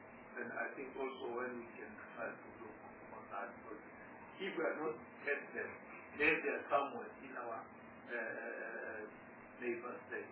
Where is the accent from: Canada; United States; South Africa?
South Africa; But now I think if maybe as a South African also, we can also maybe to consult our neighbor states